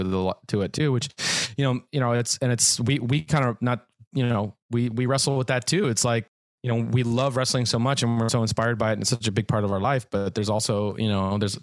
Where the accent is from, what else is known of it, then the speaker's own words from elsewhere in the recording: Minneapolis, Minnesota, United States; We're all from Minneapolis.